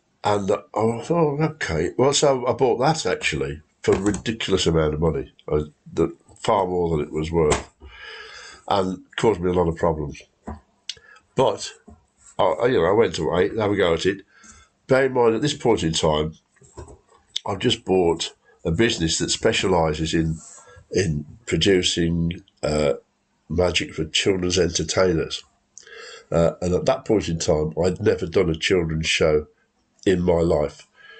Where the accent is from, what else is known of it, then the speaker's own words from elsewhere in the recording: West Bromwich, West Midlands, United Kingdom; because I come from West Bromwich.